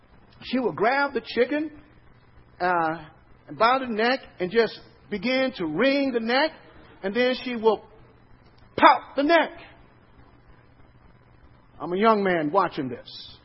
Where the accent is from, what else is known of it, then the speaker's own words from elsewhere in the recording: Chicago, Illinois, United States; also born or lived in Southern US; I remember, even though I'm from Chicago, I was born in the South, and I was a young man, and I remember my mother used to raise chickens.